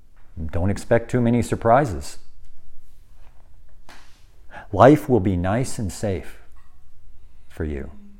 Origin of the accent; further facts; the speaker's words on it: United States; But I'm an American.